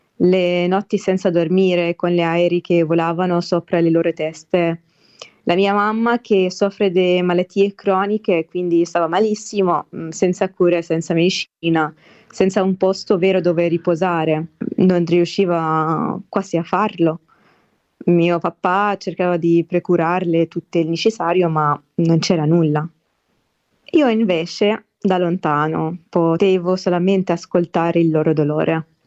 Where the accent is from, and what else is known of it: Gaza, Gaza Strip, Palestine; born or raised there; now in Italy